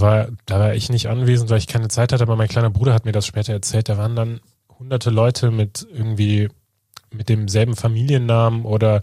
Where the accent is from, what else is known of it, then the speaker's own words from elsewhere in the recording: North Rhine-Westphalia, Germany; ich bin im Westen groß geworden, in NRW